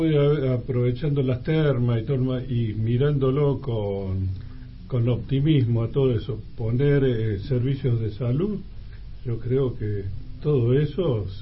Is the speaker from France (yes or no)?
no; Tierra del Fuego, Argentina; Todos somos fueguinos, todos somos argentinos